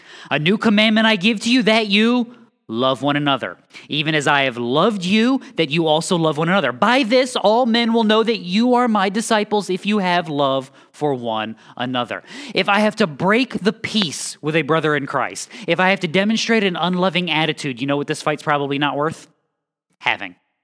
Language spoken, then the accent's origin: English; New England, United States; Yeah, we would never do that. I'm from New England. We do that all the time.